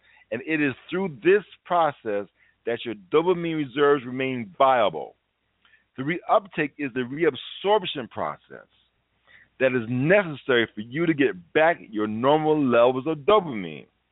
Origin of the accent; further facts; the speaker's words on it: Chicago, Illinois, United States; I'm from Chicago and a lot of people there talk faster, right?